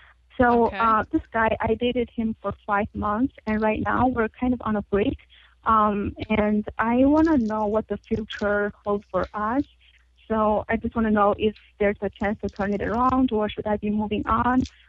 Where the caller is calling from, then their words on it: Chicago, Illinois, United States; I'm calling from Chicago, Illinois.